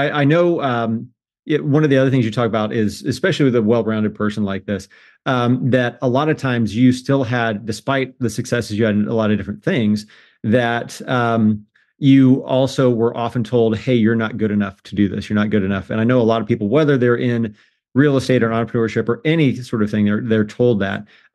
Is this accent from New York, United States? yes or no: no; Indiana, United States; my wife is from California. I'm from Indiana.